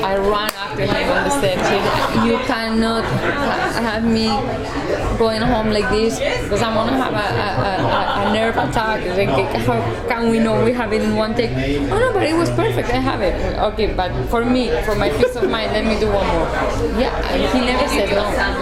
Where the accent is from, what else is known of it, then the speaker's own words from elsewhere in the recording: Italy; accent: Italian; English is a second language; because I was shooting in English and in Italian, and none of them are my first language.